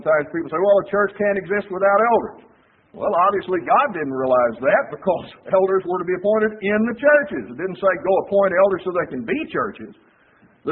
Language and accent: English; Texas, United States; I'm from Texas. But brethren, there's goofiness coming out of there that I don't want to associate with Texas.